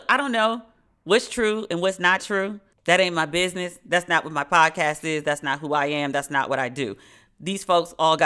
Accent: Maryland, United States; I'm from Maryland, but I'm from PG next to DC. Like, Baltimore is like a whole separate world to us.

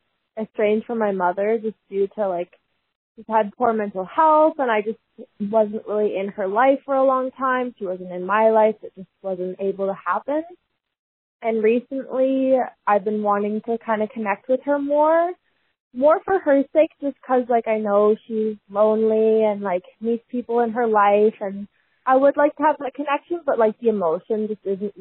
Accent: British Columbia, Canada; I'm from British Columbia, Canada.

